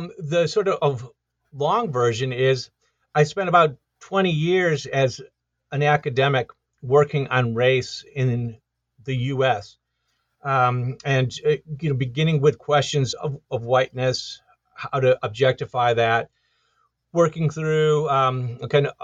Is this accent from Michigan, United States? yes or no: yes; Detroit, Michigan, United States; I grew up in Detroit, Michigan, and I, that was in the 1970s, a very disruptive time. We had the kind of economic collapse. And also as a white kid in a predominantly African-American city